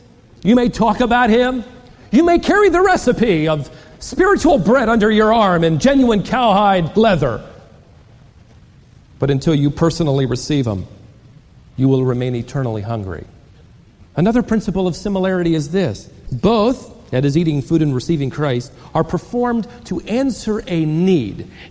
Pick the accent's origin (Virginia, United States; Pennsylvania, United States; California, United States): Virginia, United States; also born or lived in Dallas, Texas; That's when my wife and I lived in Dallas, Texas. Before that, I was raised in Virginia, so I was called a Virginian.